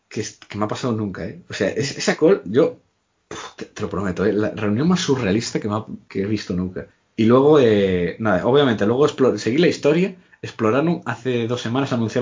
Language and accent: Spanish; O Carballiño, Galicia, Spain; Carballiño, que está cerca de Orense.